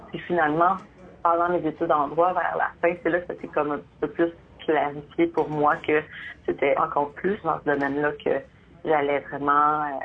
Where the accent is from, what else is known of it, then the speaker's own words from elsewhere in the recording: Montreal, Quebec, Canada; also born or lived in Amos / Sainte-Terre; Je suis née à Amos, à l'hôpital, mais en fait, ma famille, on habitait à Sainte-Terre. J'avais environ 3-4 ans quand mes parents ont déménagé à Montréal pour le travail de mon père.